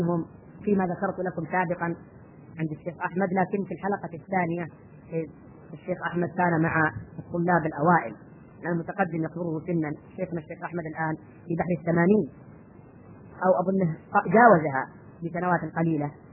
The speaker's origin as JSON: {"language": "Arabic", "country": "Saudi Arabia", "said": "جنوب بلادنا السعودية"}